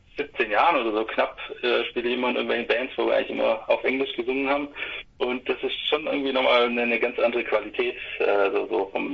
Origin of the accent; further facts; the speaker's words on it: Ulm, Baden-Württemberg, Germany; Aus Ulm. Oder um Ulm herum, könnte man auch sagen.